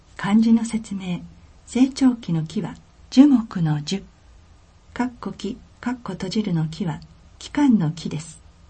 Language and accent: Japanese; New Zealand; Japanese is a second language; 今回は、私の出身国、ニュージーランドを紹介します。